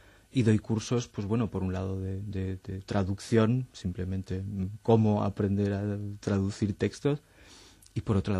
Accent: Spain; moved away as an adult; now in Leipzig, Germany; nosotros como españoles

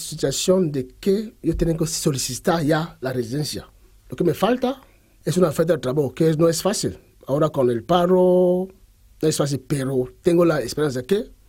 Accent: Douala, Littoral, Cameroon; first language Kenya; Spanish is a second language; pero yo nací en Douala, la ciudad más grande de Camerún. Y en mi barrio hablamos primero nuestro dialecto, que es Kenya. Segundo, el pidgin.

